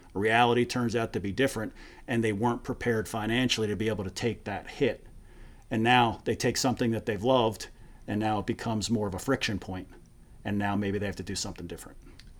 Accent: Philadelphia, Pennsylvania, United States; I would say growing up in the Philly area, it was probably a tie between Mike Schmidt and Charles Barkley.

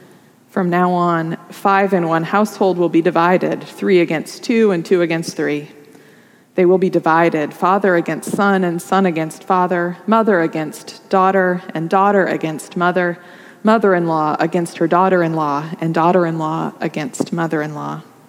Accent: Nebraska, United States; now in California, United States; I grew up in Nebraska going to the Rocky Mountains, which are beautiful and dramatic, but just a little bit gentler. Our Sierras here in California require that you go up and down and up and down.

